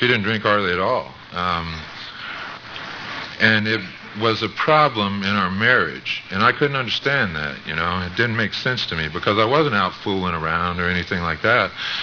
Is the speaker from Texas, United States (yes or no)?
yes; El Paso, Texas, United States; But I grew up in El Paso, and some people that I know talk about, they can remember the first time they took a drink.